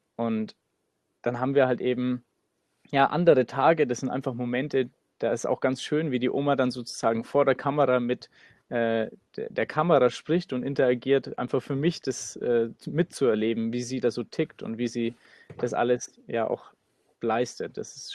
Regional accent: Nuremberg, Bavaria, Germany; wir kommen aus Nürnberg

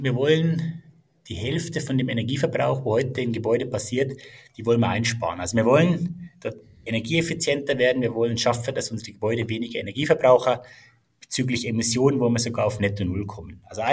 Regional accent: Munich, Bavaria, Germany; moved away as an adult; now in Switzerland; bin Münchner, kein Schweizer, wie man hört. Bin seit 16 Jahren in der Schweiz unterwegs.

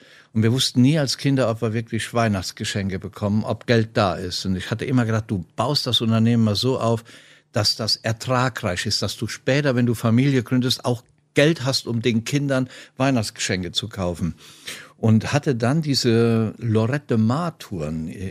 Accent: Rhineland-Palatinate, Germany; Ich komme ja aus dem Westerwald zwar, aber durch langjährige Tätigkeiten oder Jahrzehnte, mein Unternehmen war ja in Rengsdorf und Radio mache ich ja seit ewigen Zeiten, seit 37 Jahren, das ist ja Koblenz. Daher kenne ich natürlich die ganze Eifelregion

